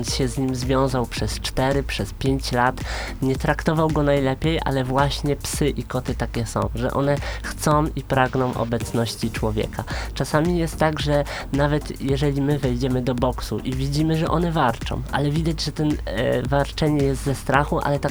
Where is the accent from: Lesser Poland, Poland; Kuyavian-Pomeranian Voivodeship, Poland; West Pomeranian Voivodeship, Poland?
West Pomeranian Voivodeship, Poland; Stargard; potem wróciłem do rodzinnego Stargardu